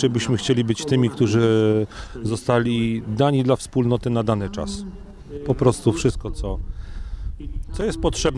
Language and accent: Polish; Stargard, West Pomeranian Voivodeship, Poland; Jesteśmy ze Stargardu.